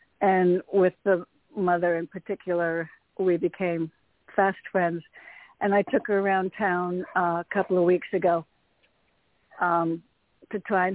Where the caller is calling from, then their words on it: Connecticut, United States; calling from Connecticut.